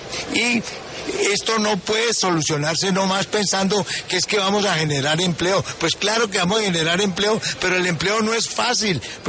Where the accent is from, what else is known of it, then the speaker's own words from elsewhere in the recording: Colombia; Nosotros tenemos que pensar como colombianos en redistribuir el ingreso.